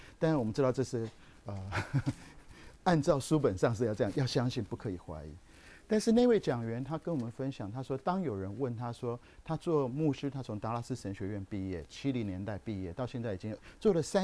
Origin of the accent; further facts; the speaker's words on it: China; 好，我们中国人常讲说多做多错，少做少错，然后呢不做不错。